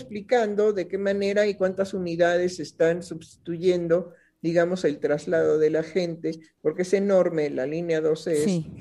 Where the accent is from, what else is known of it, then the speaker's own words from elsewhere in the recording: Mexico; Somos mexicanos, hablamos español